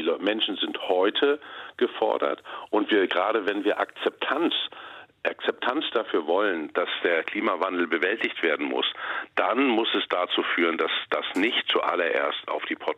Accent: Mecklenburg-Vorpommern, Germany; Ich bin ja Abgeordneter aus Mecklenburg-Vorpommern und ich sehe in meiner Heimat, wie schwierig das für gerade für Pendlerinnen und Pendler ist.

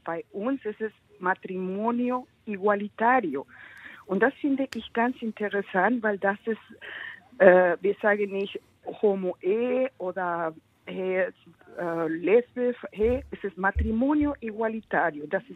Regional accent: Mexico; now in Germany; Ich komme aus Mexiko, ich bin Korrespondentin hier in Deutschland, einer mexikanischen Zeitung, aber ich bin in Wolfsburg, in Berlin bin ich oft

